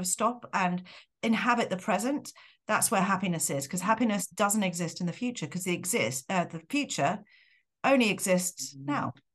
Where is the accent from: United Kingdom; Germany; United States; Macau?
United Kingdom; London; also born or lived in Singapore / Switzerland / France; I'm originally from the UK. I'm a Londoner, and we've been back in the UK for a year and a half. Before that, I lived in Singapore for 18 years, and I have moved around. I've lived in Switzerland before, I've lived in France.